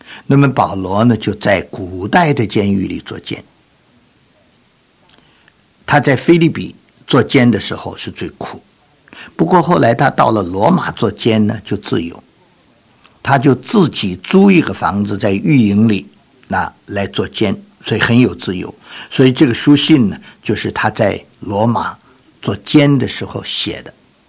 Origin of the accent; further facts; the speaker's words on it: China; 我们中国人说，痛极了叫娘，这苦极了呢就呼天